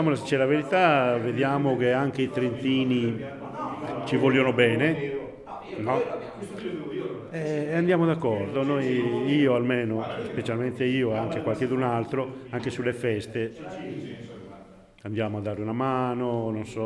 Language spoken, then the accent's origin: Italian; Barumini, Sardinia, Italy; Io sono di Barumini, città nuragica la chiamo.